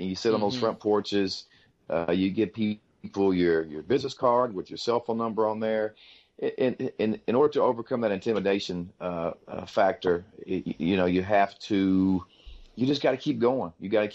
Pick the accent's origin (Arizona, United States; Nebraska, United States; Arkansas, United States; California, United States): Arkansas, United States; that's my hometown. And, you know, when a police officer ends up policing the town that he grew up in, that's a big plus.